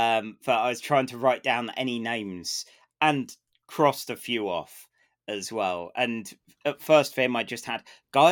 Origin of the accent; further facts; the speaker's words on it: England, United Kingdom; mate, I'm English and I wouldn't.